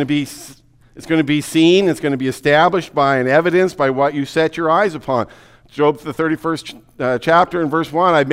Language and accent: English; Yakima, Washington, United States; I'm from Yakima. I know what ruts are. I know what country roads are.